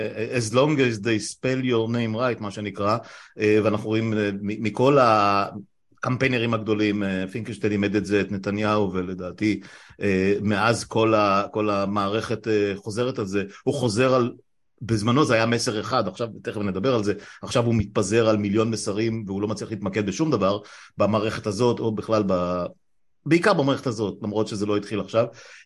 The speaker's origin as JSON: {"language": "Hebrew", "town": "Afula", "region": "Northern District", "country": "Israel", "tie": "born there", "said": "שנינו נולדנו מחוץ למרכז, לא יודע עד כמה... מה, אפשר אולי להשוות, חצור הגלילית במקרה שלך, עפולה במקרה שלי, לא כפית של כסף, בנים, בנות לעולים חדשים במקרה שלך מעיראק, במקרה שלי מרומניה."}